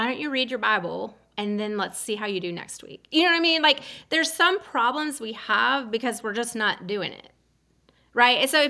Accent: Nebraska, United States; And I was raised in Nebraska, big skies, big open skies.

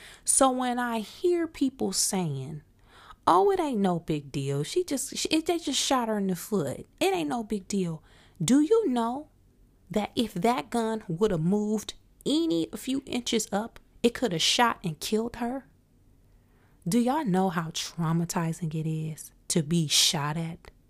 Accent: Flint, Michigan, United States; y'all know I'm from Michigan, I'm from Flint.

